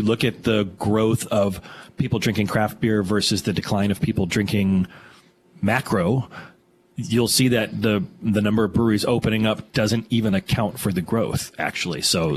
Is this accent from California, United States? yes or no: yes; California, United States; I said aunt, I'm from California, so I guess it would be an aunt